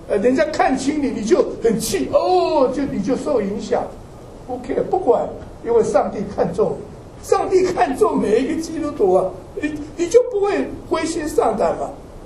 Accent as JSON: {"language": "Chinese", "country": "China", "said": "死了你就，我们中国人叫怎么样？"}